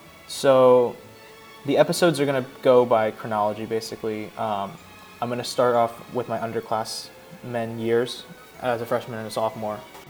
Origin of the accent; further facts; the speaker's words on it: California, United States; I was raised in California, so I face a drastic difference in culture right off the bat, coming to EA and Pennsylvania.